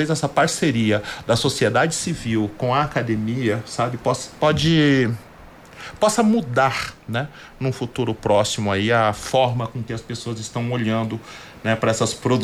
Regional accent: Curitiba, Paraná, Brazil; Eu sou da capital, sou de Curitiba, a capital mais negra do sul do Brasil.

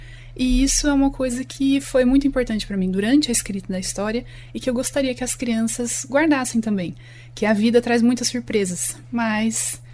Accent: Londrina, Paraná, Brazil; also born or lived in Ribeirão Preto; a minha infância, minha adolescência, minha vida adulta eu passei em Londrina. Então eu penso que eu sou londrinense do coração, mas ali na certidão de nascimento eu sou de Ribeirão Preto.

